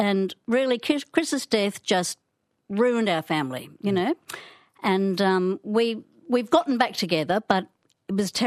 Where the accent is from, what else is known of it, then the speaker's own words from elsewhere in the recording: Rockhampton, Queensland, Australia; Well, I'm from Rocky, right? … in Rockhampton.